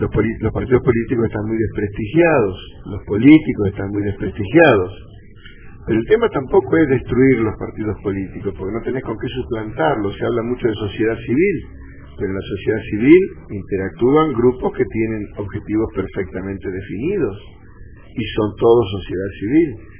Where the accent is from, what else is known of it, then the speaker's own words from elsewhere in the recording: Argentina; now in Honduras; Bueno, 5 años no me dan derecho a nada. Yo soy un argentino catrachizado, pero sigo siendo un extranjero.